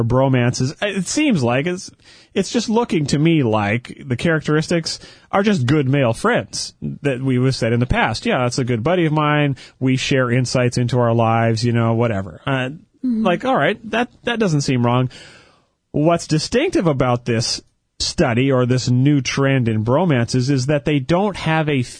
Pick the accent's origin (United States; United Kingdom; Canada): Canada; growing up in Canada on a farm, you know, very stoic culture where men were not expected to share their feelings.